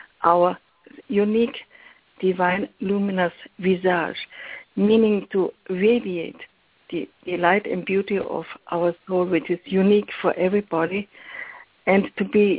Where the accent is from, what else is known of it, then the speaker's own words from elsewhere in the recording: Austria; I grew up in Austria in a family where art was everything, and so I started to draw very early.